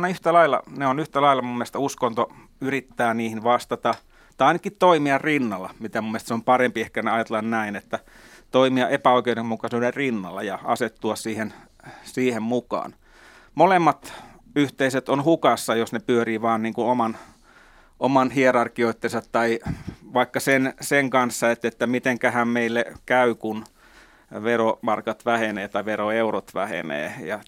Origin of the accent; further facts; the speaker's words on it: Lapua, South Ostrobothnia, Finland; Eli mä oon kasvanut Piispalassa koko elämäni.